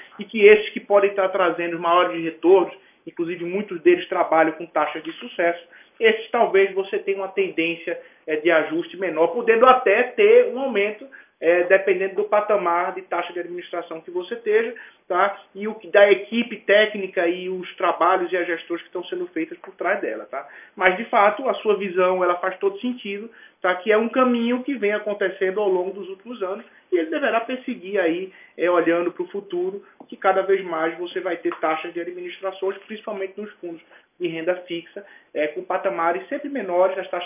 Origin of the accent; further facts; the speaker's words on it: Northeast Region, Brazil; minhas origens são lá por cima, né? Eu sou nordestino e comecei minha carreira em 86 lá na região.